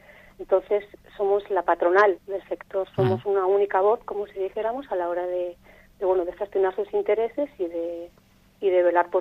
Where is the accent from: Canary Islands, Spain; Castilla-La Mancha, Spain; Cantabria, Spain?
Cantabria, Spain; Laredo; also born or lived in San Sebastián; tengo 49 años. Con 5 años mi familia se traslada a vivir de Laredo. Mis hermanos y yo nacimos en San Sebastián.